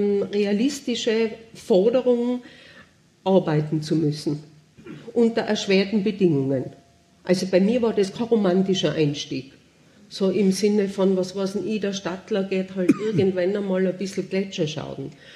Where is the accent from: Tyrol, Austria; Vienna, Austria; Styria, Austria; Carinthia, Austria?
Tyrol, Austria; ich bin auf der Bettelwurf-Hütten oben aufgewachsen, ich war 2 Jahre und meine Eltern haben die übernommen, 1958.